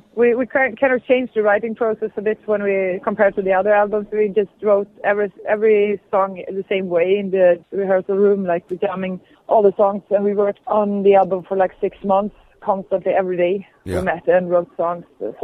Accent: Stockholm, Stockholm County, Sweden; English is a second language; the ones that made us want to play on our different spaces where we grew up in Stockholm.

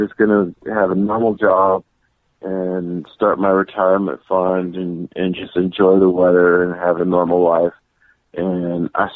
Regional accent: Shelby, Michigan, United States; also born or lived in Muskegon; I was born in Muskegon in 1965, and we moved to Shelby, not Shelby Township by Detroit, but Shelby, which is just north of Muskegon, by Silver Lake Sand Dunes in 1975. So I really grew up in that area.

